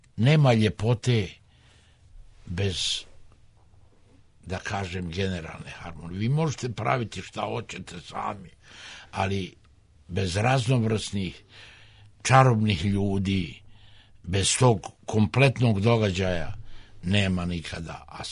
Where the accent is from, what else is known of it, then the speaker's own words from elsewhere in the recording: Bosanska Krupa, Federation of Bosnia and Herzegovina, Bosnia & Herzegovina; kada je u Bosansku Krupu, tu sam pravio od 86. do 91. u mom rodnom gradu